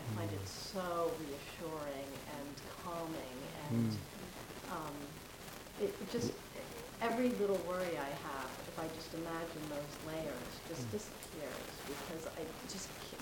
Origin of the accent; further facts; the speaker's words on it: New York City, New York, United States; I grew up in New York City. I moved here from the East Coast a year and a half ago.